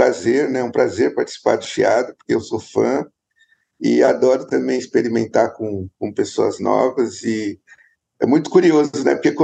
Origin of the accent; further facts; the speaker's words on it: São Paulo, Brazil; E, como a média, eu também sou da Zona Leste. Zona Leste de São Paulo, da periferia ali.